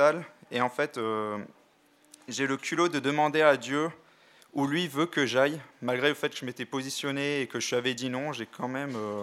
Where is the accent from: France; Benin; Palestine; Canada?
France; Paris, Île-de-France; j'ai 28 ans, j'ai grandi à Paris avec mes parents, mon frère et ma sœur.